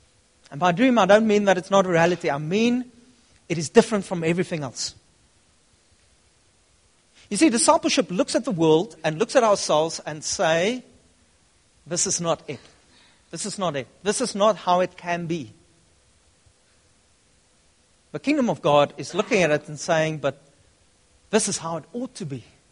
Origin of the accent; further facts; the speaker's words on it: Upington, Northern Cape, South Africa; I come from Upington. It's nice at the Orange River, a couple of kilometers beyond that.